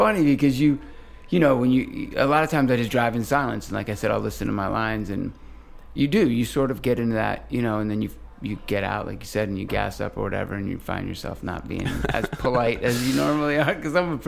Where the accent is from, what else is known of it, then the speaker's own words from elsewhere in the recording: Georgia, United States; I met with a Georgia congressman, and I'm from Georgia